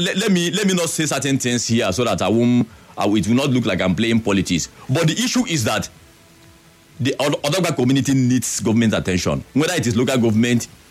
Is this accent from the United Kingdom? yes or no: no; Nigeria; I come from Odagwa community in the Chila government area, Ward 15.